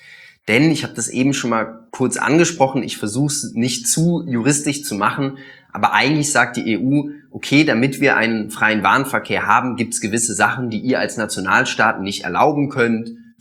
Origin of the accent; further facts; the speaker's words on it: Aachen, North Rhine-Westphalia, Germany; ich komme aus Aachen, ich weiß, wie solche Läden aussehen